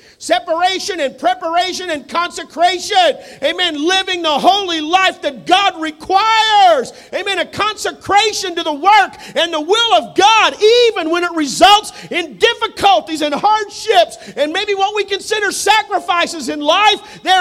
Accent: Illinois, United States; also born or lived in Pennsylvania / Missouri / Oklahoma; I grew up in Illinois. I've lived in Pennsylvania, Missouri.

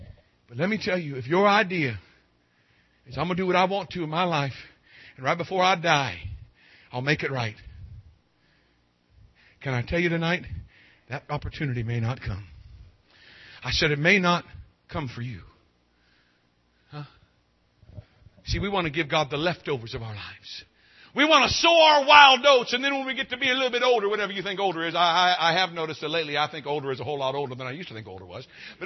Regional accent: California, United States; I'm from California. I'm from that tree-hugging wasteland of pagan idolatry.

